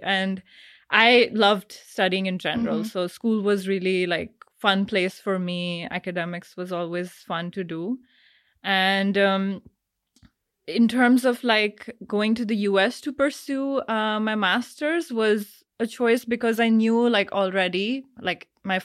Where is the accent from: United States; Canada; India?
India; Delhi; I've had, an interesting upbringing, like growing up in India, in Delhi, and then doing my bachelor's in another like smaller city.